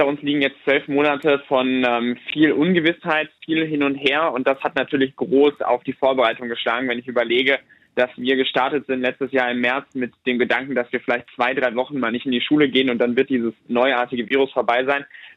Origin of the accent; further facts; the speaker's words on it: Bergisch Gladbach, North Rhine-Westphalia, Germany; ich komme ja aus Nordrhein-Westfalen, aus Bergisch Gladbach.